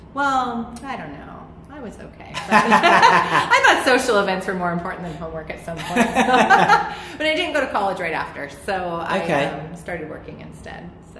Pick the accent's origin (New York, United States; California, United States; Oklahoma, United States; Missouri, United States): California, United States; I'm the oldest of four children, and we all were born and raised in California, but now half of us are living in Asia, and the other are living in America